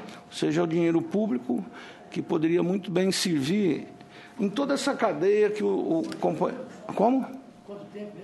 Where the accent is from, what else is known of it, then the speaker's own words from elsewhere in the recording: Rondonópolis, Mato Grosso, Brazil; o município de Rondonópolis, Mato Grosso, a minha cidade natal